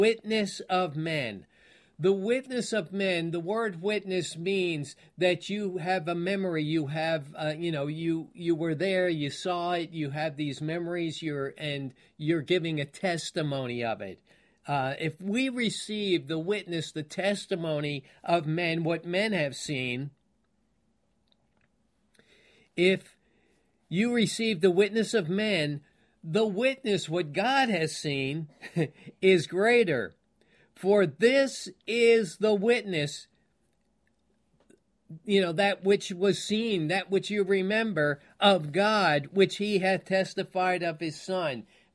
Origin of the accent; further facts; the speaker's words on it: Franklin Square, New York, United States; I can testify I went to Polk Street Elementary School. I grew up in Franklin Square, New York.